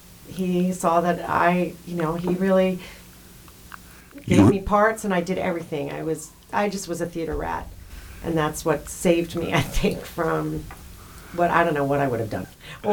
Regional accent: Nantucket, Massachusetts, United States; also born or lived in New Jersey; I actually grew up on Nantucket Island, Massachusetts.

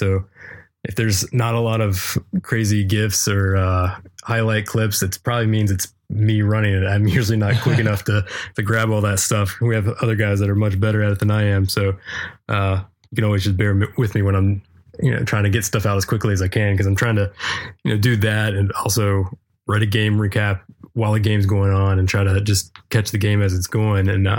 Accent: West Virginia, United States; Yeah. So I'm originally from West Virginia. Grew up there. Went to school at West Virginia University and moved down here shortly after.

